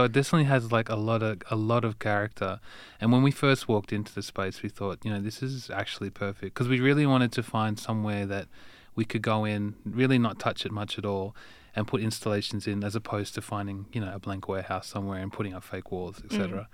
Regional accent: Perth, Western Australia, Australia; being in Perth and kind of launching this whole thing in my hometown is kind of really special to me.

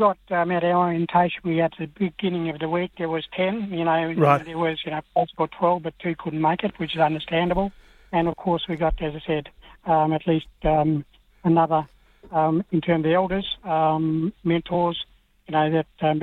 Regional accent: Armadale, Western Australia, Australia; also born or lived in Pingelly; Grew up in Armidale, as family would know, sort of been there for many years, living around there, but I currently live down in Mandurah at the moment

